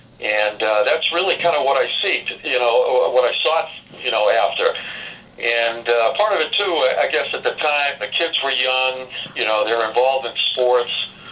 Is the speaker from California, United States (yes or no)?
no; Boston, Massachusetts, United States; growing up in Boston